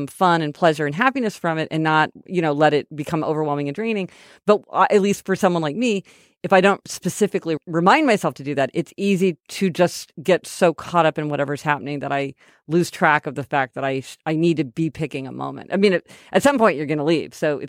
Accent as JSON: {"language": "English", "town": "Kansas City", "region": "Missouri", "country": "United States", "said": "Oh, our hometown neighbor. We're from Kansas City, Missouri, but, you know, love a fellow Kansas Cityan."}